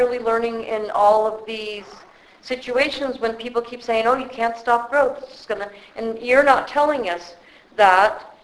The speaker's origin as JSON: {"language": "English", "town": "Boulder City", "region": "Nevada", "country": "United States", "said": "because I'm from Boulder City, Nevada, and we have a limited growth ordinance in our town."}